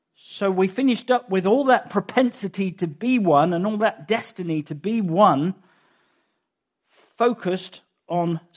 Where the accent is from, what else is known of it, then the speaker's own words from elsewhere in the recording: United Kingdom; It's such a difficult thing to imagine and to cry out for, partly because we're British.